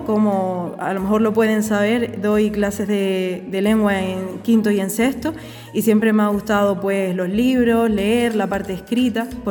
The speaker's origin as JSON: {"language": "Spanish", "town": "Los Realejos", "region": "Canary Islands", "country": "Spain", "tie": "born there", "said": "Bueno, pues yo nací en Los Realejos, en un pueblo cerca de La Brotava, el pueblo vecino. En La Cruz Santa concretamente, y es un pueblo muy característico, nos llevamos muy bien todos porque es pequeño"}